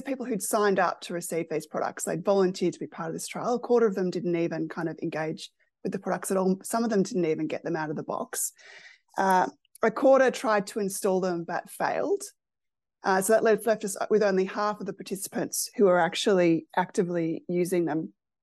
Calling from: Melbourne, Victoria, Australia; I'm joining from the Wurundjeri and Boonwurrung lands of the Kulin Nation here in Melbourne, in Australia

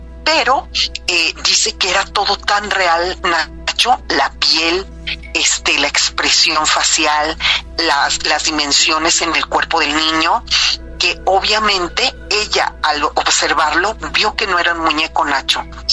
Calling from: Querétaro, Mexico; de Querétaro

